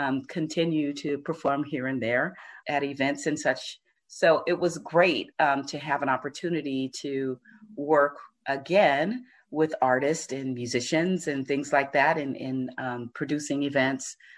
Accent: Oakland, California, United States; And it happened to be right in my hometown, not hometown, but in my town. I'm actually from Oakland.

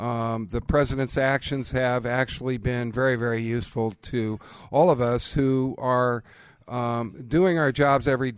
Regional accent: Omaha, Nebraska, United States; And I'm born and raised in Omaha and spent a good share of my life in Omaha

